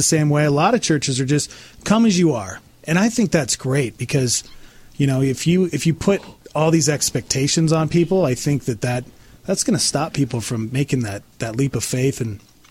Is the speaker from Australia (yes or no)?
no; Montana, United States; At a church I grew up in Montana